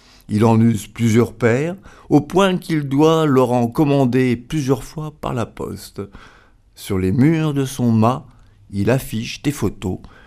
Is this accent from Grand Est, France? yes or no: yes; Metz, Grand Est, France; Je viens de Metz, mes parents étaient de Metz, mes grands-parents de Metz, mes arrière-grands-parents de Metz, mes arrière-arrière-grands-parents de Metz, Aimé, Hippolyte, Lucien, Roger, …, on est tous de Metz.